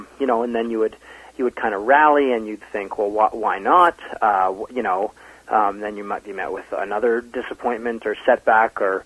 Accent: St. Catharines, Ontario, Canada; also born or lived in Toronto / Ottawa / Calgary; my father was a banker, so we ended up moving around quite a bit, Ottawa, Calgary, and then, but I did spend sort of what I would consider my formative years, my teenage years, and somewhat beyond in St. Catharines.

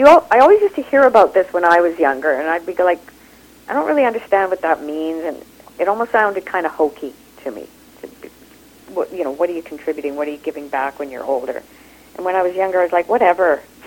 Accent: Kenya; born there; I was born in Kenya, in a culture that was in East Africa, under British colonization, into an East Indian family. So by the time I was four, I had in my ear already about five accents.

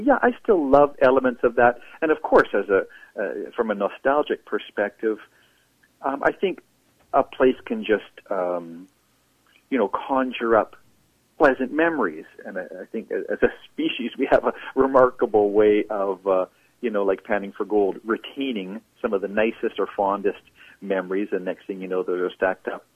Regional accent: Vernon, British Columbia, Canada; now in Vancouver, Canada; Yes, I grew up in Vernon, B.C., at the north end of the Okanagan Valley, and I did a couple of years of college there and part of my working life there, and I still have family there

